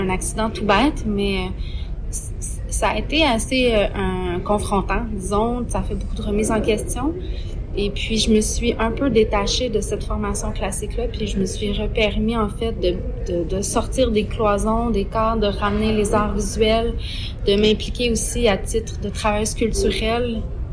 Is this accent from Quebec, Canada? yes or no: yes; Trois-Rivières, Quebec, Canada; Puis je suis également originaire de Trois-Rivières